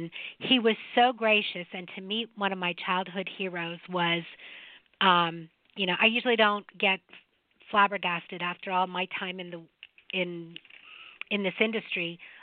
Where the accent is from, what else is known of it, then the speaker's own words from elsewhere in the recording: Cincinnati, Ohio, United States; I'm a Cincinnati Reds girl. I grew up I lived in Cincinnati when they were the big red machine, and we had Johnny Bench.